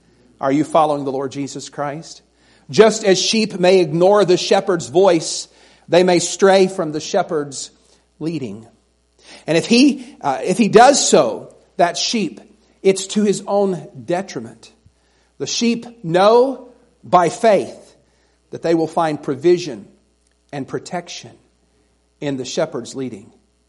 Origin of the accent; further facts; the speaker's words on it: Tuscaloosa, Alabama, United States; but I grew up in Tuscaloosa, Alabama, if you can't tell.